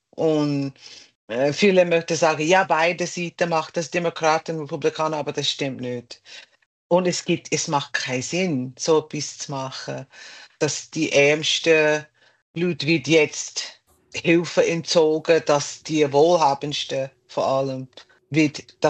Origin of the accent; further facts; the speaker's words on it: United States; German is a second language; Für mich, es wird immer existieren als Amerikanerin. Also meine Familie sind in Amerika, bevor es überhaupt Amerika war. Also ich bin ein Drittel Native American.